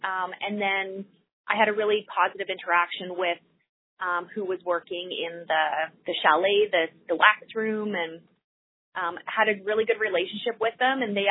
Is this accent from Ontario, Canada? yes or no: no; Whitehorse, Yukon, Canada; and I did learn how to cross-country ski, you know, growing up in Whitehorse and through school recreation.